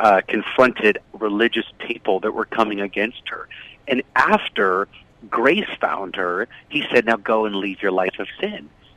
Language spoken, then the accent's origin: English; Seattle, Washington, United States; You know, I grew up in Seattle. I was a pastor's kid